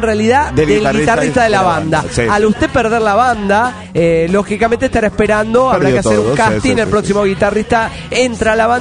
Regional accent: Venezuela; los venezolanos no hablamos como cubanos.

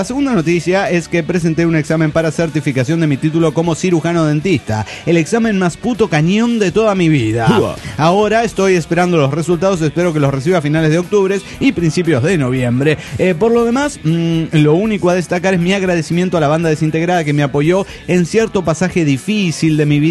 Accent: Colima, Mexico; de Colima, México, saludándolos.

